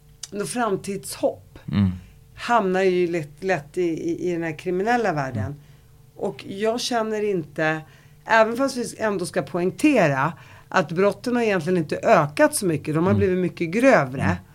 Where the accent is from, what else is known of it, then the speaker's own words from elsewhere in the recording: Sweden; Men när jag växte upp i Sverige